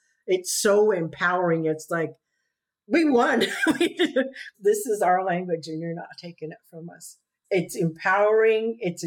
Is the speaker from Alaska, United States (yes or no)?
yes; King Cove, Alaska, United States; now in Washington, United States; So in English … I'm from King Cove, Alaska, and I lived up there for 41 years before moving to Washington State.